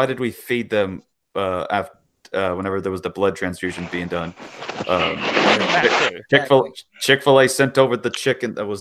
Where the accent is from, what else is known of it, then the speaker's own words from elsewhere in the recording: the South, United States; I did like barbecue a Christian because I'm from the South.